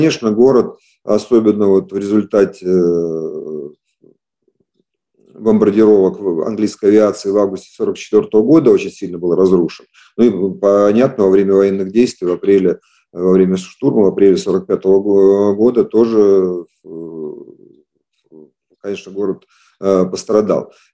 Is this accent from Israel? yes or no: no; Kaliningrad, Kaliningrad Oblast, Russia; И в 57-м году уже здесь я родился, как коренной калининградец.